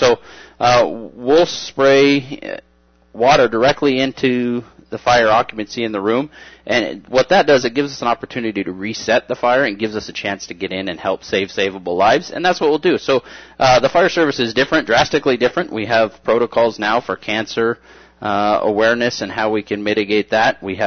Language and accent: English; Bullhead City, Arizona, United States; born there; I was born here in Bullhead City.